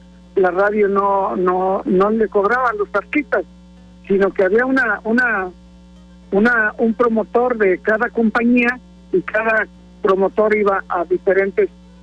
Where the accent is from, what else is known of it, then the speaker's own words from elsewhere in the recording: San Simón de Guerrero, State of Mexico, Mexico; also born or lived in Pátzcuaro, Mexico; yo nací en el Estado de México y mi madre me llevó a Naucalpan de Juárez, México, también, pero yo vivía al sur del Estado de México, se llama San Simón de Guerrero, pueblo, y de ahí emigramos a Michoacán, a Pátzcuaro, Michoacán